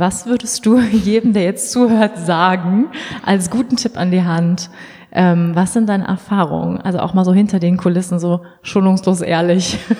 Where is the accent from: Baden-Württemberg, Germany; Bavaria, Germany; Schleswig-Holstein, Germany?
Schleswig-Holstein, Germany; Ich bin ja in Schleswig-Holstein groß geworden übrigens.